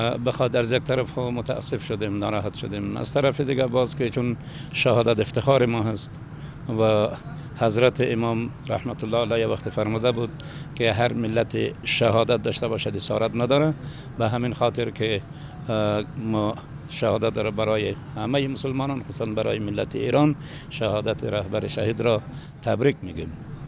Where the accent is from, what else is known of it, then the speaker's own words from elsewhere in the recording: Kandahar, Afghanistan; از افغانستان آمدیم از ولایت قندهار.